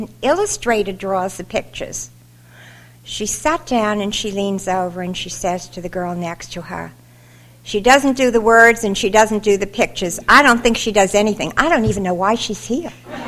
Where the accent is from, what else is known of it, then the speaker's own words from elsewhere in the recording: Hollis, New York, United States; where we grew up in Hollis.